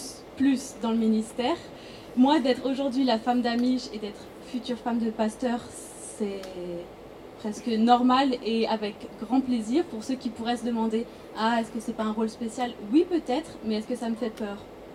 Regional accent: Chambéry, Auvergne-Rhône-Alpes, France; born there; accent: French; Et moi, j'ai un accent français. … Je suis née à Chambéry, en Savoie.

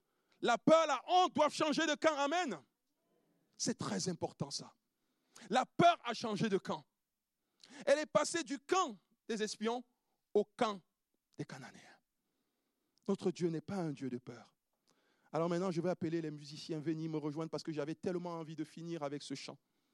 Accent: Cameroon; Il sait que je viens du Cameroun, etc., et que tu viens de quelque part.

